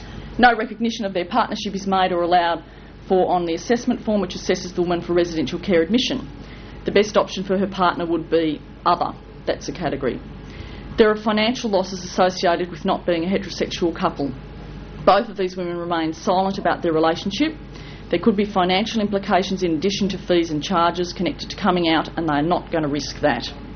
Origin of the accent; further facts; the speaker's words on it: Sydney, New South Wales, Australia; also born or lived in Central Australia; now in Adelaide, Australia; We are both originally from Sydney. We then lived in Central Australia for over a decade, and we're now living in Adelaide